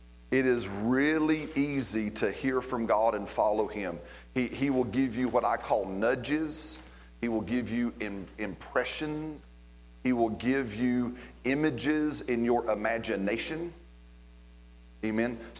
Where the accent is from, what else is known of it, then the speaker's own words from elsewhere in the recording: Alabama, United States; I'm from Alabama, y'all. Did y'all know that? I mean, if you can't tell, I am not from around here, right?